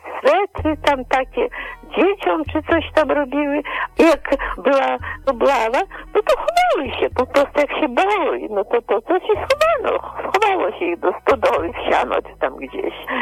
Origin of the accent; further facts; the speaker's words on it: Makowlany, Podlaskie Voivodeship, Poland; Mieszkałam jako dziecko na kolonii Makowlany. To jest między Różanym Stokiem a Dąbrową taka miejscowość.